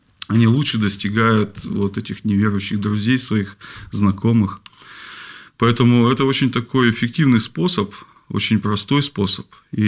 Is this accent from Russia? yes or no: yes; Perm, Perm Krai, Russia; now in Leningrad Oblast, Russia; Вот я, например, переехал давно уже, да, из Перми, там, вот, живу здесь, в Ленинградской области.